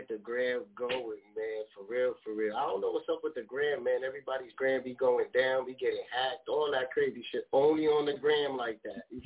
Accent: New York, United States; now in Minnesota, United States; He from Africa. I'm from New York. We in Minnesota.

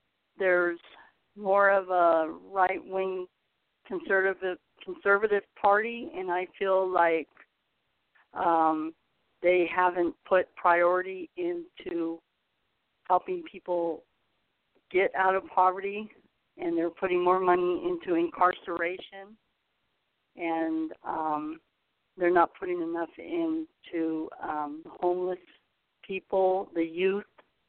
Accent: San Francisco, California, United States; now in Fresno, United States; Well, first of all, I've been here for 30 years, born and raised in San Francisco

